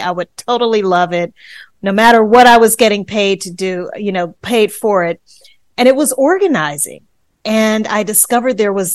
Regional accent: Louisiana, United States; I'm originally from Louisiana.

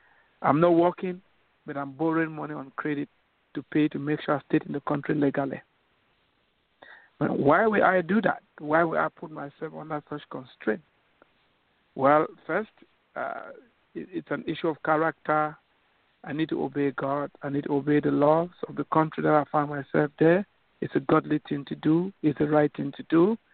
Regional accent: Cameroon; born there; Originally, I was born in Cameroon, that is in West Africa, and became a Christian at a very young age.

